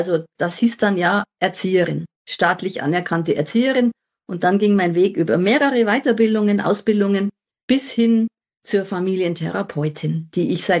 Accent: Regensburg, Bavaria, Germany; ich bin in Regensburg geboren. Wahrscheinlich habe ich mir das schon ausgesucht von Wolke 7. Ich liebe diese Stadt. Ich sage immer, das ist die schönste Stadt der Welt. Ich habe noch nie woanders gelebt

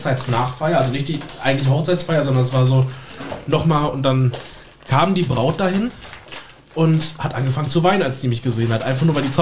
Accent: Erfurt, Thuringia, Germany; da war ich in Erfurt, meiner Heimat.

